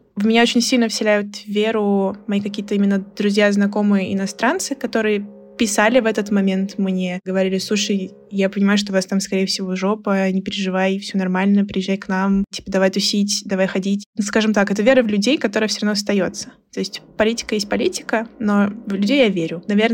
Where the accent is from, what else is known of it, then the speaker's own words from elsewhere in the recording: Russia; говорила, ребят, я из России, это будет проблемой